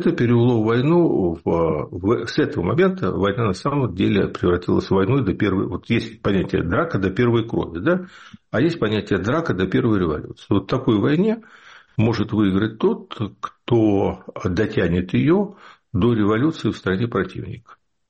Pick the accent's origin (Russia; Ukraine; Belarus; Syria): Ukraine; Kyiv; born there; Но я действительно не украинец. Я русский, родившийся в Киеве.